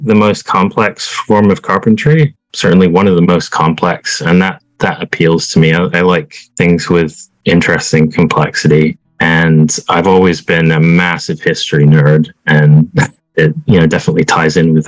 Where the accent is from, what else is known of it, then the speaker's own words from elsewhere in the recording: United States; born there; Yes, but also no. I was born in the U.S., but both my parents are British nationals, so I have dual citizenship.